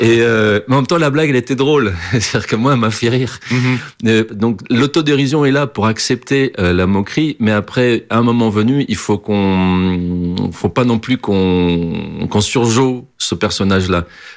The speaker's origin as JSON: {"language": "French", "country": "Portugal", "tie": "born or raised there", "also_born_or_lived": "France / Belgium", "moved": "yes", "said": "Je suis né en France, mais j'ai grandi au Portugal. Et ensuite, à la séparation de mes parents, je suis parti en Belgique. Donc, j'étais un franco-portugais de Belgique. J'affirme une certaine belgitude aussi."}